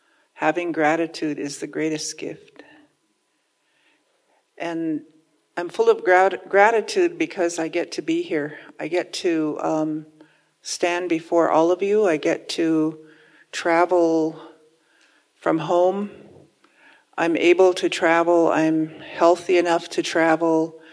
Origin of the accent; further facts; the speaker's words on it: Porcupine, South Dakota, United States; I'm from Porcupine, South Dakota.